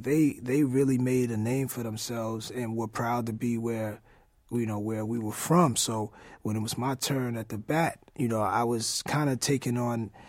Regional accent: New York City, New York, United States; It was just to represent MCing hip hop music, and it just so happened I'm from New York.

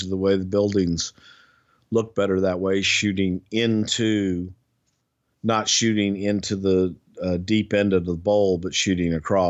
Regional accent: the South, United States; accent: Southern

